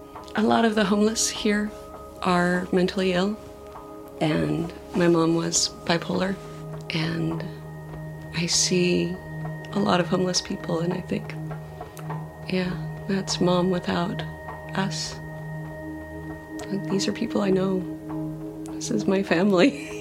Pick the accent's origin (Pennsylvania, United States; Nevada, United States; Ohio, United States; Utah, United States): Utah, United States; Provo; I grew up in Provo, Utah, in kind of the center of Mormon land.